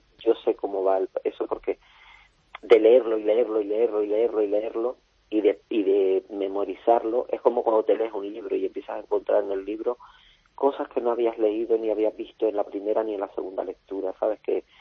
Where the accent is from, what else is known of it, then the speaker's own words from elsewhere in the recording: Canary Islands, Spain; moved away as an adult; now in Madrid, Spain; Yo soy ya de Madrid. Soy, vamos a ver, soy canaria porque nací en Canarias, pero ya soy mitad y mitad, soy medio canaria, medio madrileña, porque... Me vine para acá con 19 años y tengo 56 ahora mismo